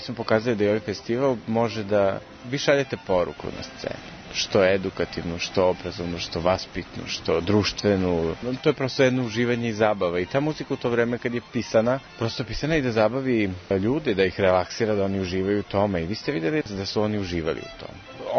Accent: Kragujevac, Šumadija and Western Serbia, Serbia; Meni Ćuprija nije strana, ja sam poreklom iz Kragujevca.

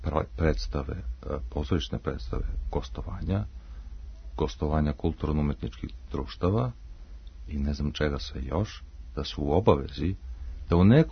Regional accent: Bor, Bor District, Serbia; eto, ja sam konkretno iz Bora, ja nisam svirao u Boru

